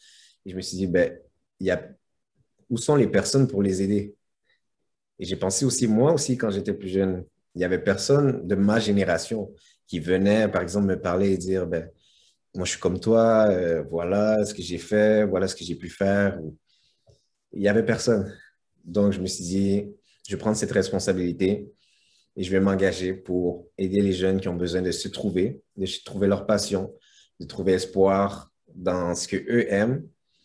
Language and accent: French; Brossard, Quebec, Canada; surtout les jeunes de Brossard, là où j'ai grandi